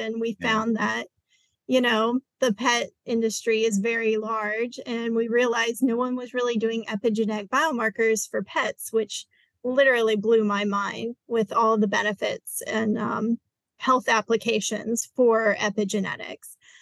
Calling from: Fort Lauderdale, Florida, United States; I am located in Fort Lauderdale, Florida. Nice and sunny.

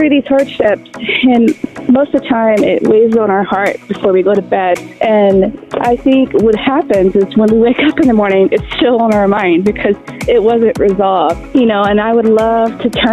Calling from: New Mexico, United States; New Mexico.

